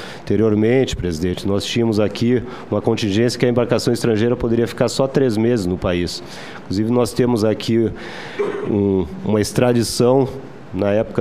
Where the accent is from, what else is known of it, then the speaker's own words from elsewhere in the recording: Rio Grande do Sul, Brazil; eu sou natural do Rio Grande do Sul, por exemplo